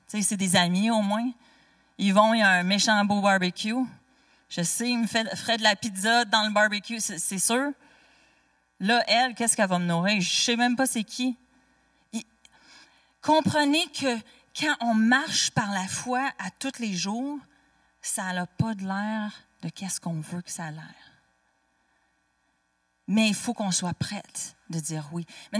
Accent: Saint-Hyacinthe, Quebec, Canada; C'est parce que je suis de Saint-Hyacinthe que je me permets.

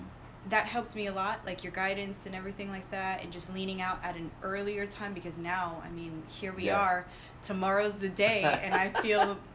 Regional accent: Orlando, Florida, United States; also born or lived in New York; So I was born in New York, and I lived there for a few years and raised in Orlando, Florida. So I'd typically normally say that I'm from Florida.

